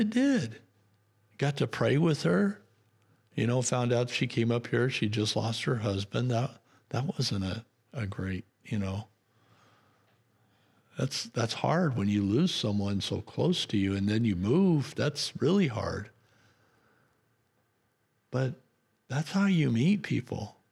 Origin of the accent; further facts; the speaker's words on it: California, United States; of course, when I found out she was from California, that made it even better because I'm from California.